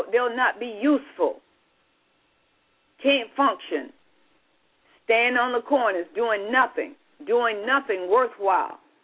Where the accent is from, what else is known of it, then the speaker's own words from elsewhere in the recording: Jacksonville, Florida, United States; When I was a child, black child growing up in Jacksonville, we had to sit in the back of the bus.